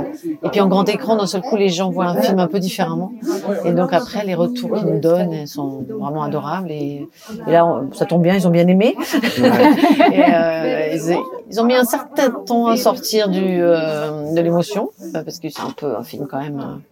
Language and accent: French; South-West, France; dans ma région d'origine un peu, parce que bon, étant du sud-ouest, j'étais quand même souvent dans les Pyrénées.